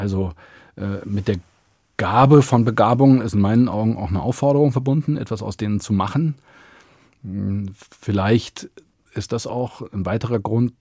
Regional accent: Idstein, Hesse, Germany; bin dann ja groß geworden in Idstein.

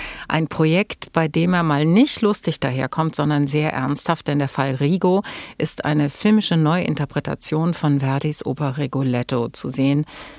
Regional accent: Rhineland, Germany; Ich komme aus dem Rheinland.

